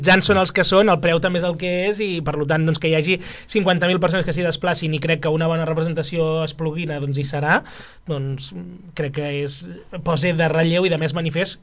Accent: Catalonia, Spain; quin tipus de poble som els catalans

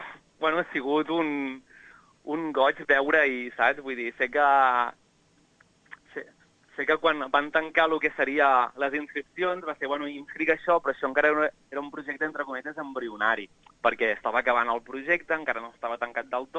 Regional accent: Sallent, Catalonia, Spain; la colla gegantera del meu poble, que és Sallent, a la comarca del Bages.

